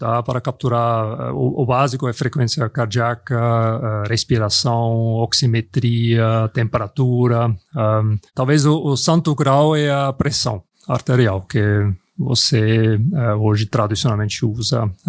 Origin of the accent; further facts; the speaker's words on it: Switzerland; now in Brazil; Eu saí da Suíça porque não gosto do frio, então eu estou muito feliz aqui